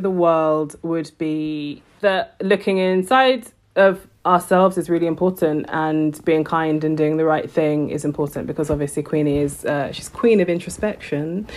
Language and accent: English; United Kingdom; I'm a British, like I live in Britain.